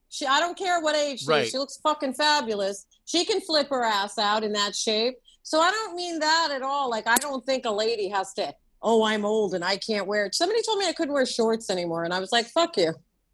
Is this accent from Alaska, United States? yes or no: no; New York City, New York, United States; It freaked me out as a New Yorker because I was like, I don't understand.